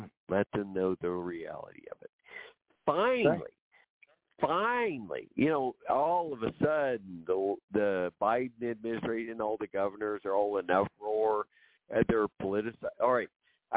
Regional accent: Ponca City, Oklahoma, United States; because I come from Ponca City, Oklahoma, and the greatest, all right, one of the great black cowboys of the Old West came from the area I lived in, okay?

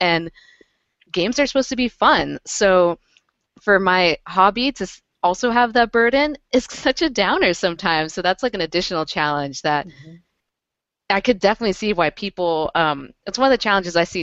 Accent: United States; born there; So I don't necessarily need to be bringing her into my burden as an American-born Latino.

